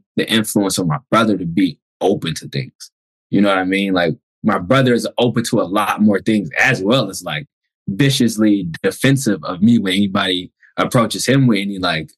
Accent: Detroit, Michigan, United States; I'm from Detroit, Michigan. I'm from Joy Road in Detroit.

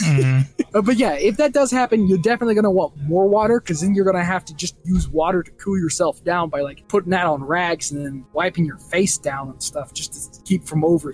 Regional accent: Texas, United States; I'm from Texas, and it's hot there.

